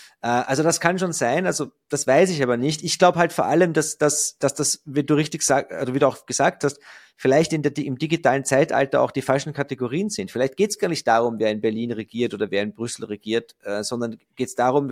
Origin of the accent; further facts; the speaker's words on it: Austria; die Lage bei uns in Österreich auch noch um einiges entspannter ist als in Deutschland nördlich des Weißwurst-Äquators.